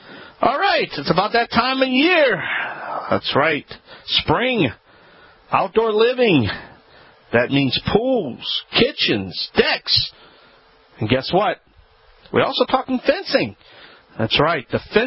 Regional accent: New Orleans, Louisiana, United States; in my hometown, the Big Easy, New Orleans, Louisiana.

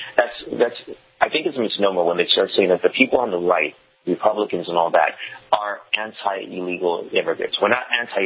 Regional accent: New York, United States; Look, I'm a New Yorker. At the end of the day, I'm a New Yorker. I'm never going to escape that.

